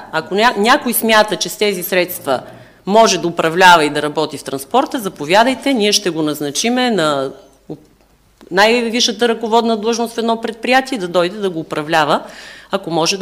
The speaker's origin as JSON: {"language": "Bulgarian", "town": "Pernik", "region": "Pernik Province", "country": "Bulgaria", "said": "аз като перничанка"}